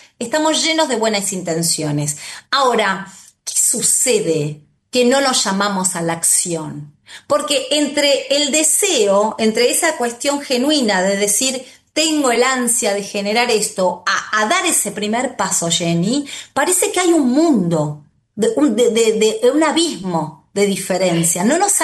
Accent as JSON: {"language": "Spanish", "country": "Argentina", "said": "ahí ya te hablo como argentina"}